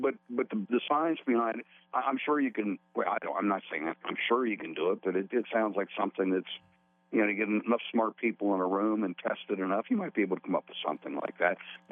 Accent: Pennsylvania, United States; they're drilling wells in my home state of Pennsylvania

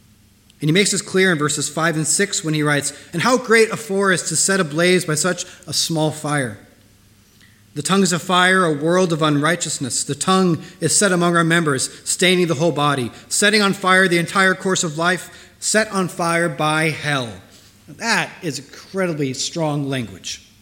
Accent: United States; And as an American, I had no idea what that meant. So I had to convert over to ounces

